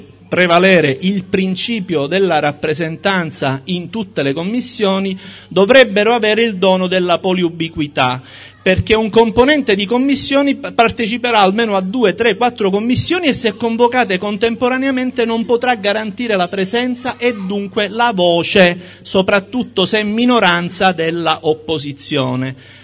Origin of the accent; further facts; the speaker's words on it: Sicily, Italy; Sono convinto che da siciliano e da convinto fautore della rappresentanza democratica, tanto più da siciliano, noi non si possa che votare no